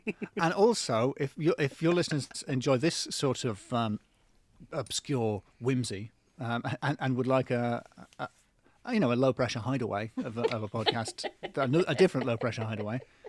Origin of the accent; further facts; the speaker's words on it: North East England, United Kingdom; now in London, United Kingdom; I'm not from London. I'm from the northeast of England. Where real people come from, and didn't like it there, so I moved to London.